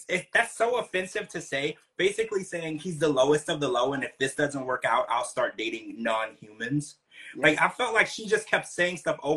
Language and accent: English; Louisiana, United States; You know, I grew up in Louisiana, so there was a lot of witchcraft and voodoo and stuff